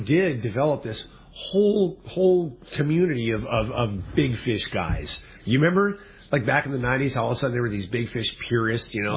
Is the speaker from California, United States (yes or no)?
yes; La Jolla, California, United States; my brother and I, my dad, we grew up in La Jolla also. That's where, you know, I went to Scripps Elementary, Bird Rock